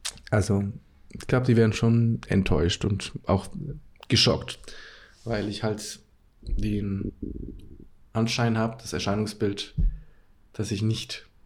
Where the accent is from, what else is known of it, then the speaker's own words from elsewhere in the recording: Germany; born there; Ich bin geboren in Deutschland.